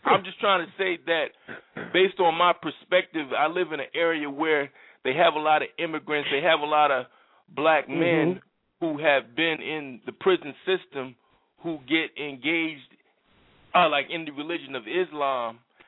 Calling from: Philadelphia, Pennsylvania, United States; Yeah, I'm calling from Philadelphia. Sometimes I don't call in because I have an ethnic sounding voice

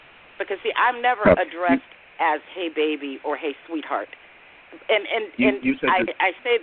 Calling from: Chicago, Illinois, United States; I am calling from Chicago, Illinois.

